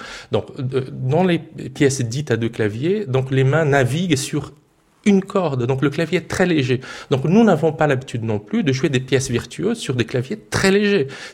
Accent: Mato Grosso, Brazil; also born or lived in Minas Gerais; Je suis né au Minas Gerais, mais mon père était médecin et il était appelé partout dans le pays. Et mon enfance, j'ai passé dans une région très reculée qui s'appelle le Mato Grosso.

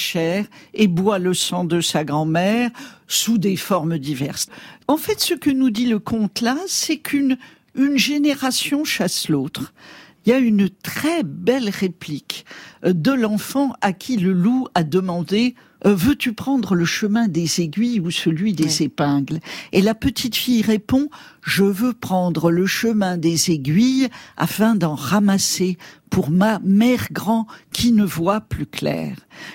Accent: Bamako, Mali; born there; je suis née à Bamako, au Mali, et j'ai beaucoup voyagé, j'ai passé beaucoup de temps en Afrique

